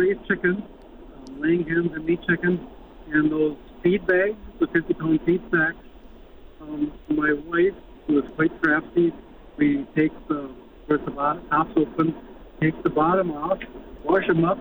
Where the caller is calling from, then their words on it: Cameron, Wisconsin, United States; Good morning. Actually, I'm from Cameron, and we are going to see your nephew today.